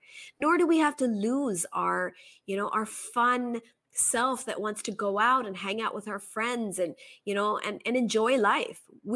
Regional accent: Kobe, Hyogo, Japan; I remember I grew up in Japan in a small town called Kobe, and we lived in smaller houses, so you do everything yourself.

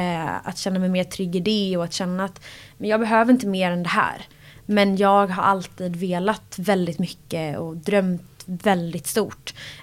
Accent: Borås, Västra Götaland County, Sweden; Jag är uppvuxen i Brämhult som ligger i Borås.

